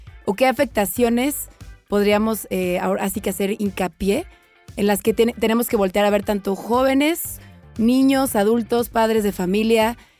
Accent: Mexico; Y también como negocio, como empresario mexicano, empezar a buscar otro método

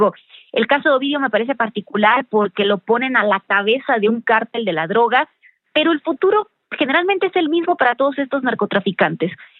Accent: Tijuana, Baja California, Mexico; y yo soy de Tijuana, que son zonas de mucho conflicto, sobre todo las fronteras

